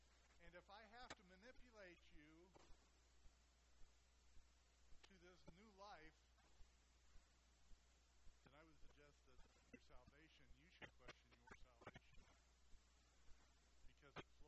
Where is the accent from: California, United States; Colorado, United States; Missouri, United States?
California, United States; well, I'm from Southern California, so we caught moths.